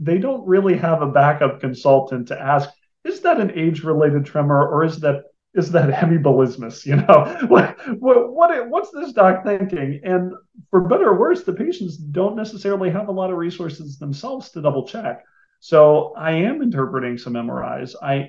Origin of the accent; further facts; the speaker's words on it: Ohio, United States; I'm from Columbiana County. That's the one that touches both West Virginia and Pennsylvania, where the East Palestine train explosion derailment just happened.